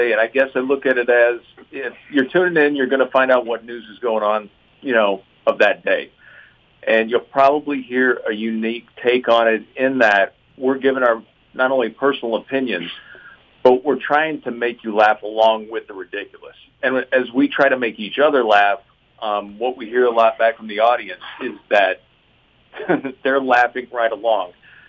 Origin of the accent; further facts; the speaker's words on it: Midwest, United States; Growing up in the Midwest, I always identified as a California kid and really had always wanted to move to California.